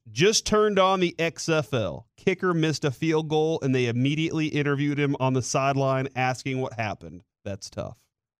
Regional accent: Dallas, Texas, United States; I say us because I am from Dallas.

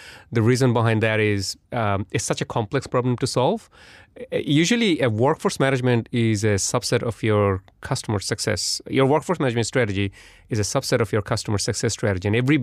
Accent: Australia; given that we're Australian.

